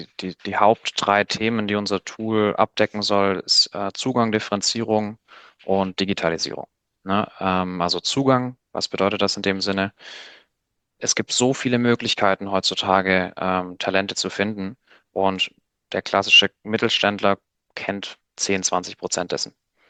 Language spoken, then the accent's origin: German; Baden-Württemberg, Germany; Maschinenbauer in, sagen wir mal, im Schwabenland, wo ich herkomme.